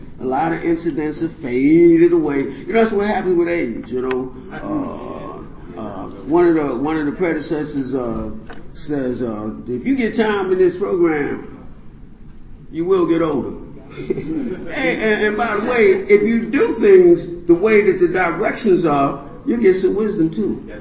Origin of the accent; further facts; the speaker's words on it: Baltimore, Maryland, United States; I grew up in Baltimore City, bottom of Pennsylvania Avenue on Ogle Avenue.